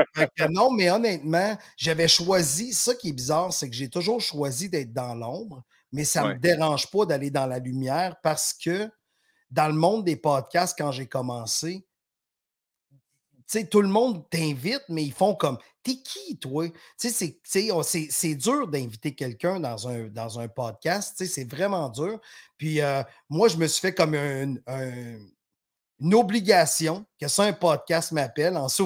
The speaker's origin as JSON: {"language": "French", "town": "Victoriaville", "region": "Quebec", "country": "Canada", "said": "je viens de Victoriaville"}